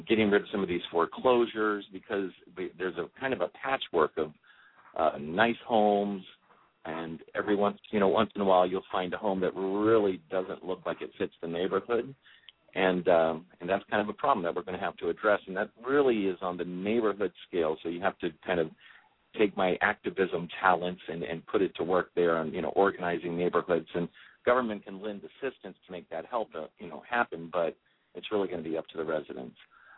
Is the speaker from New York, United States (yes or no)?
no; West Palm Beach, Florida, United States; whether it was, you know, where I grew up in West Palm Beach or Boynton Beach or wherever you happen to be